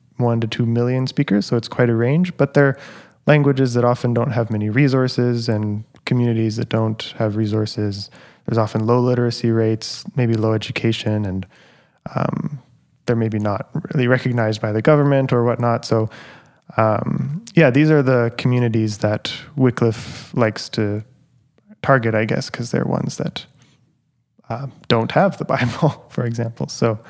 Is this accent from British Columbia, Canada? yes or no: yes; Vancouver, British Columbia, Canada; I grew up in the Vancouver area. We've been attending Willingdon since about 2018. I grew up in the Vancouver area, but I was a missionary kid for much of my childhood. My parents were missionaries in Russia.